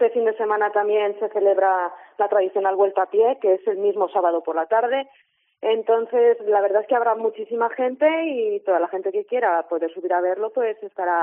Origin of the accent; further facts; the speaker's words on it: Xérica, Valencian Community, Spain; yo soy de Xérica y se nota que soy de Xérica porque lo disfruto y lo siento